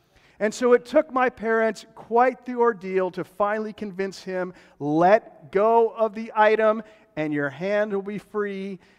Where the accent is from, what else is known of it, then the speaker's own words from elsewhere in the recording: Pittsburgh, Pennsylvania, United States; I always think of a situation involving my brother when we were growing up. Growing up outside of Pittsburgh, every Saturday night during the winter was bowling night for our family.